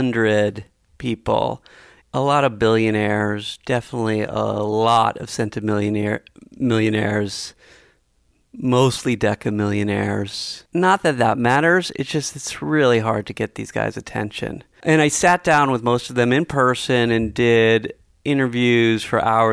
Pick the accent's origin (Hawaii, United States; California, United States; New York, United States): California, United States; Number one, I grew up in Silicon Valley hearing these stories.